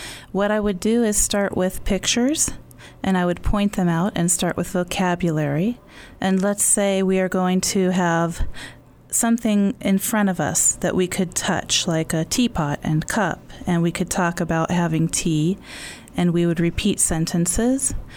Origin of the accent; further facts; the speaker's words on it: Pennsylvania, United States; now in New Mexico, United States; I'm from Pennsylvania.